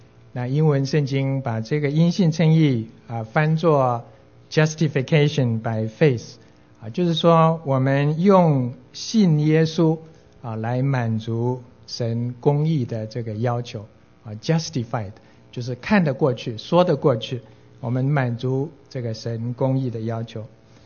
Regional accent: China; 我们中国人

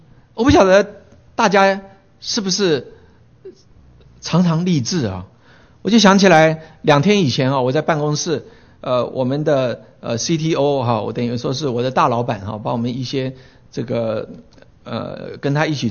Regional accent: Taiwan; 我也关心我成长的台湾，

